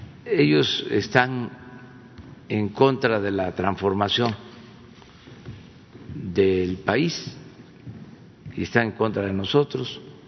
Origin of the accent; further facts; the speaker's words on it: Tepetitán, Tabasco, Mexico; mi tierra natal, en Macuspana. Yo soy de Tepetitán, Macuspana, Tabasco